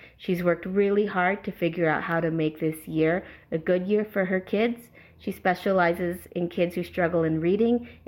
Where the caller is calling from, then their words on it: Colorado, United States; I'm calling from Colorado.